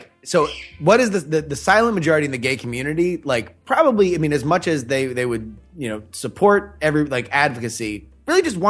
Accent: Florida, United States; Hey, listen, man, again, I'm from Florida. Like, you got to embrace your state's nature.

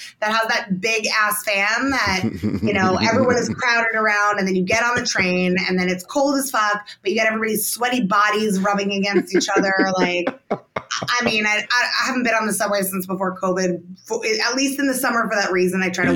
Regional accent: New Jersey, United States; I mean, I'm from Jersey.

